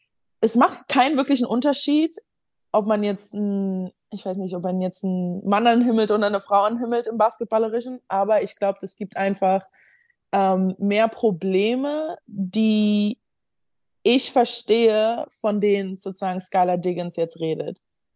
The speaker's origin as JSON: {"language": "German", "region": "Berlin", "country": "Germany", "tie": "born or raised there", "said": "während ich aufgewachsen bin in Berlin"}